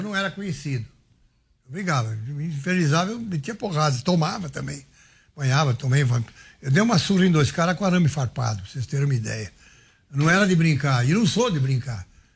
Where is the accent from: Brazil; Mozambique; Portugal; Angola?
Brazil; Eu cresci no Brasil.